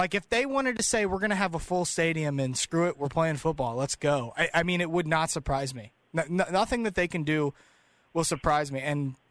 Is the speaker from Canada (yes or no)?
no; Louisville, Kentucky, United States; we're from Louisville, obviously, and it's still a very big deal to us.